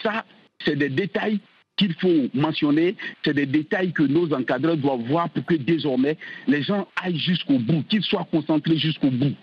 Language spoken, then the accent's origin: French; Côte d’Ivoire; Chez nous, en Côte d'Ivoire, on dit « découragement n'est pas ivoirien ».